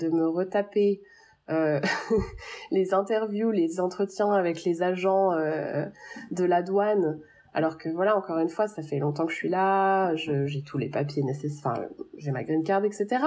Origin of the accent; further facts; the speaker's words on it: Paris, Île-de-France, France; now in Newington, United States; j'ai 32 ans, je viens de Paris dans le 16e arrondissement et j'habite maintenant à Newington dans le Connecticut, donc c'est à côté de Hartford qui est la capitale du Connecticut.